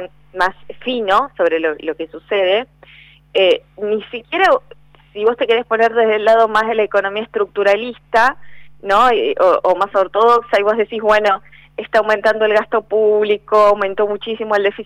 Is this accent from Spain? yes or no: no; Argentina